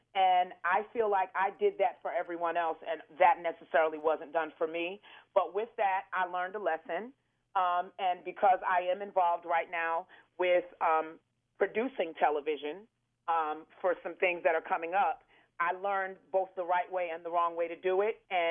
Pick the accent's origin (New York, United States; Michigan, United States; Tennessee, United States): New York, United States; Growing up in New York, that was a part of it.